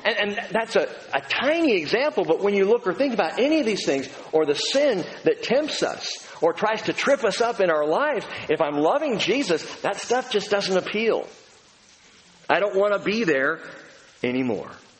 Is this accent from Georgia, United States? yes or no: no; California, United States; I'm from Southern California, man. You drink the Coke.